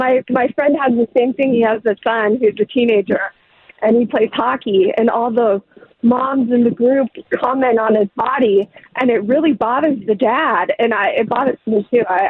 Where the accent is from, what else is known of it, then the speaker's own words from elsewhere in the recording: Seattle, Washington, United States; Oh, thank you. I'm from Seattle.